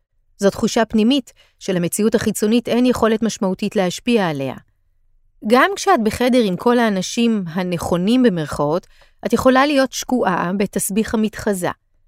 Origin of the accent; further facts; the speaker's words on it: Tel Aviv, Tel Aviv District, Israel; also born or lived in Rishon LeZion; אני נולדתי בתל אביב, וכשהייתי בת 16 עברנו לראשון לציון. חזרתי לתל אביב בסביבות הצבא.